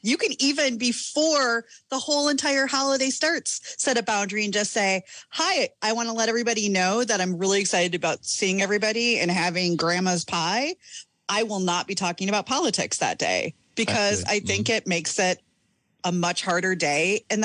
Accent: Midwest, United States; one of the toughest things about growing up in the Midwest, in the Midwest nice

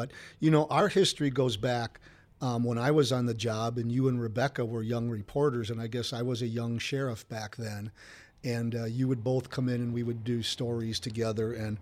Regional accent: Brookfield, Wisconsin, United States; I grew up in Brookfield, but I grew up in Brookfield hunting and trapping.

